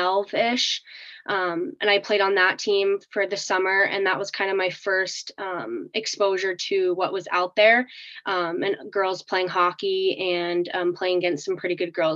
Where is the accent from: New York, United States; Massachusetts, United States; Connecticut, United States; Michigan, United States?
New York, United States; Plattsburgh; growing up in Plattsburgh, it was kind of hard to get as much exposure.